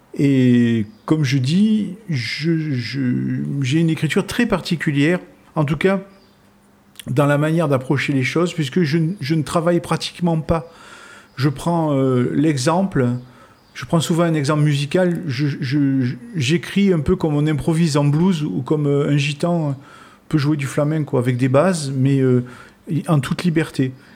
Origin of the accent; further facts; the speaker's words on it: Corsica, France; c'est très étonnant en tant que Corse d'être confronté donc à des questions qui peuvent nous paraître étranges